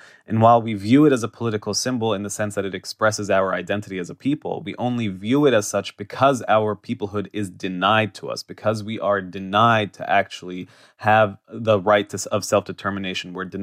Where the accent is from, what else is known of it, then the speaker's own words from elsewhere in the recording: Jerusalem, Palestine; Oftentimes something as benign as saying, I'm from Jerusalem, which I am, I grew up in Jerusalem, is viewed as a political statement rather than a statement of fact